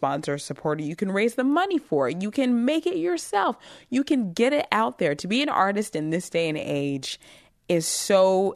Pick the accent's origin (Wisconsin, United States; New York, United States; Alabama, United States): Alabama, United States; I was born and raised in Alabama. I went to the University of Alabama, Roll Tide